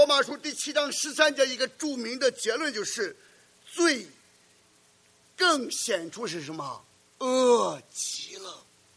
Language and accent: Chinese; China; 说人性，我们中国人常常讲天理什么人性